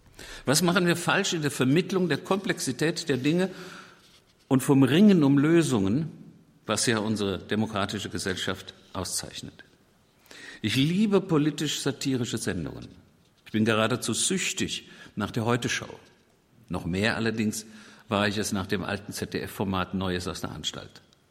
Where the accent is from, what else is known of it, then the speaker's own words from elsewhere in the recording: Limburg, Hesse, Germany; in Limburg, meiner Heimatstadt.